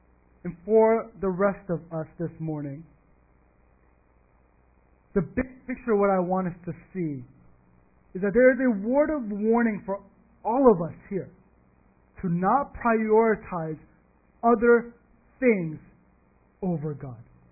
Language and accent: English; Texas, United States; Some of you might know, most of you here know, that I grew up in Texas.